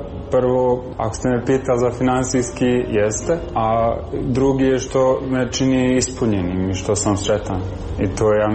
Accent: Bosnia & Herzegovina; Ja sam prvi iz Bosne poslije 10 godina.

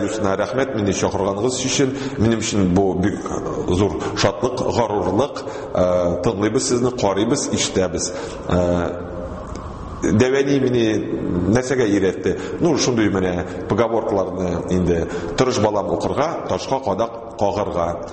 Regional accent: Kazan, Tatarstan, Russia

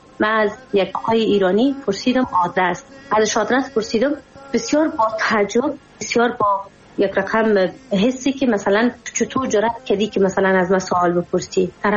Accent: Afghanistan; با سر بلند میگفتم من افغانی هستم و افغانی بودن نه جرم است.

